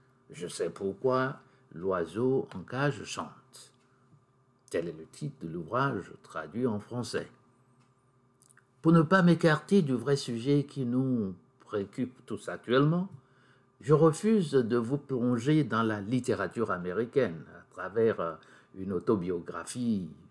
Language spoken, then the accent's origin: French; Benin; le ton monte gravement chez nous au Bénin.